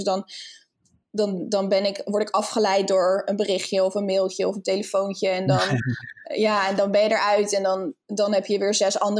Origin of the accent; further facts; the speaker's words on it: Leiden, South Holland, Netherlands; ik kom oorspronkelijk uit Leiden.